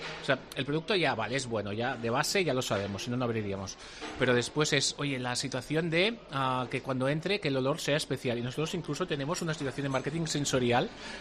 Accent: Barcelona, Catalonia, Spain; now in Santander, Spain; yo soy de Barcelona, hace 4 años que vivo aquí

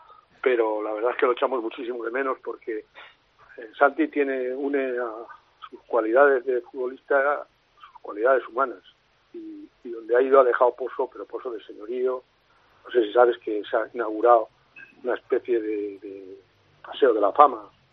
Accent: Valencia, Valencian Community, Spain; yo nací en Valencia y soy valenciano. Lo que pasa es que Asturias me tiene un tirón impresionante.

